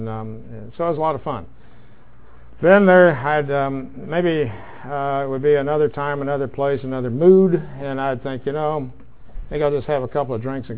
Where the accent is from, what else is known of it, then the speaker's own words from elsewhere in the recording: Wichita, Kansas, United States; I was born in Wichita, Kansas. That's my hometown.